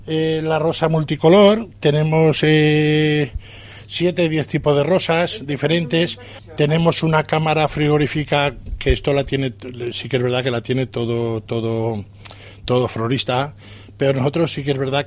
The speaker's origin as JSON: {"language": "Spanish", "town": "Teruel", "region": "Aragon", "country": "Spain", "tie": "born or raised there", "said": "Yo soy de toda la vida de Teruel"}